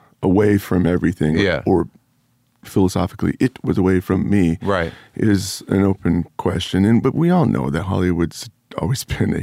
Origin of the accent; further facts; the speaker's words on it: Canada; also born or lived in United States; Yeah. I'm a Canadian born abroad, so I have dual heritage.